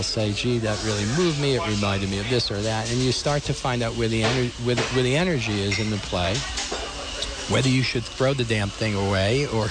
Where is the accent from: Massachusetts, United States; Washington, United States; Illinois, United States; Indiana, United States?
Massachusetts, United States; Boston; and I'm from Boston, and I originally, but I have a summer house up in Gloucester, Massachusetts.